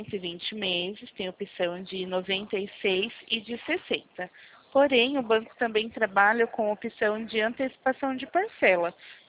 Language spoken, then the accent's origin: Portuguese; Jundiaí, São Paulo, Brazil; Eu sou aqui do centro de Jundiaí mesmo.